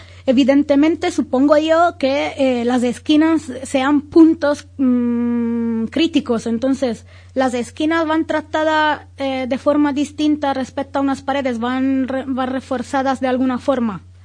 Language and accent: Spanish; Italy; En ese caso es música italiana, porque, como sabes, soy italiana.